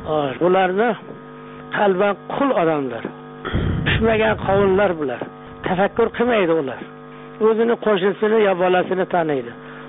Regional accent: Qashqadaryo Region, Uzbekistan; Shu yerda men Qashqadaryoda tug'ilib o'sganman.

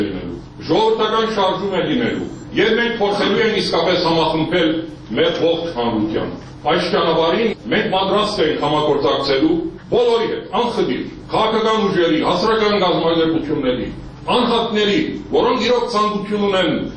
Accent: Nagorno-Karabakh, Azerbaijan; ես լավ հայաստանցի եմ, ես լավ ղարաբաղցի եմ, ես լավ փալեցի եմ։

